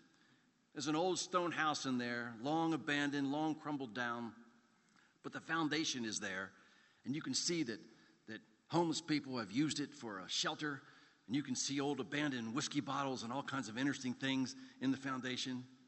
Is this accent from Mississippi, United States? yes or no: no; Baltimore, Maryland, United States; So I'm a kid growing up in Baltimore. I run around the neighborhood with my buddies. We live on a dead-end street at the end of which is a woods.